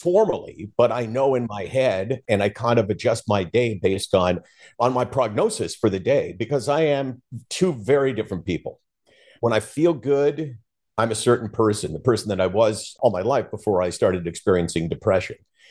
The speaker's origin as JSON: {"language": "English", "town": "Toronto", "region": "Ontario", "country": "Canada", "tie": "born or raised there", "said": "I grew up in Toronto, which is where I am right now. I've lived in Toronto all my life, actually. I grew up here. I went to university here."}